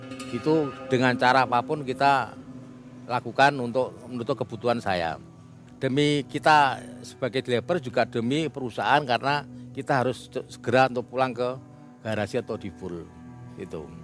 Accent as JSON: {"language": "Indonesian", "town": "Purwodadi", "region": "Central Java", "country": "Indonesia", "tie": "born there", "said": "saya menikah di Pati. Saya lahirnya di Purwodadi, Pak."}